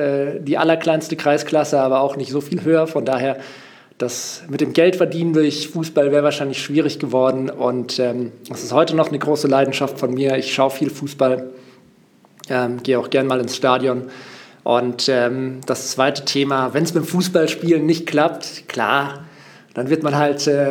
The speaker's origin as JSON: {"language": "German", "region": "Baden-Württemberg", "country": "Germany", "tie": "born or raised there", "said": "Ich bin in der Nähe von Heidelberg aufgewachsen, habe dort mein Abitur gemacht und dann eben, wie du gesagt hast, meinen Bachelor in Mannheim angefangen"}